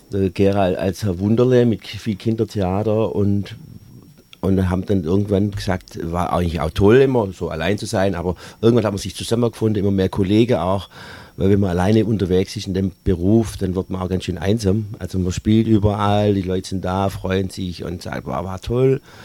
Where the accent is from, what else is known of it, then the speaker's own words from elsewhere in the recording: Eislingen, Baden-Württemberg, Germany; weil ich bin hier nach Reutlingen gekommen, ich bin eigentlich aus Eislingen bei Göbbingen.